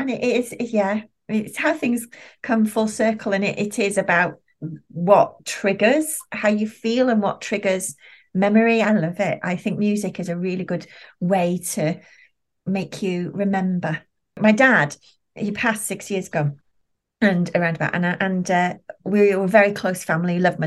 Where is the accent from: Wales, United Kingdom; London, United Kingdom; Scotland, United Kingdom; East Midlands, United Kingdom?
Wales, United Kingdom; Bangor; I was brought up in Bangor, North Wales, a working class family, terraced house, council estate